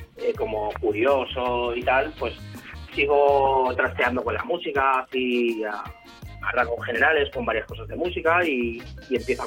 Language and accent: Spanish; Valencia, Valencian Community, Spain; Y cayó en Valencia, nací en Valencia, estuvimos rulando y luego la vuelta a Valencia, con esta edad más o menos 8 o 9 años, ya no, nos instalamos allí